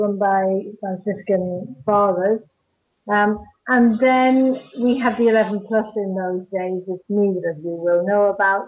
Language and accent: English; Manchester, North West England, United Kingdom; also born or lived in London; I was born and lived there until I was going on six. And then we moved, Mum, my dad and myself, I'm an only child, we moved up to Manchester to live near my mother's twin brother and his wife